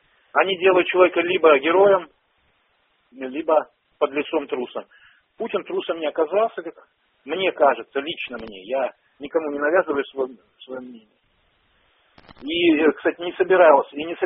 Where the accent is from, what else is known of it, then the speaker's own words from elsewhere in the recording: Crimea, Ukraine; Я, кстати, сам с Крыма родом.